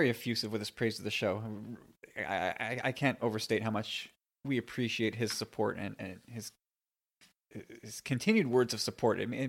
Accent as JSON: {"language": "English", "country": "Canada", "said": "And I'm like I'm Canadian."}